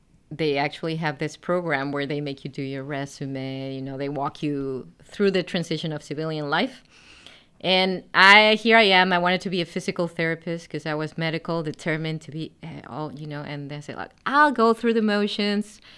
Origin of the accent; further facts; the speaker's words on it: Madrid, Community of Madrid, Spain; English is a second language; I learned English thanks to my parents and their vision. They put me in the only American school that was in Madrid at the time.